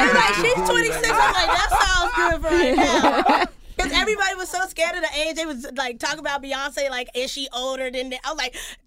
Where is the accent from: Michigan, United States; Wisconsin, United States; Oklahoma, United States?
Oklahoma, United States; Tulsa; No. I'm from Tulsa, Oklahoma.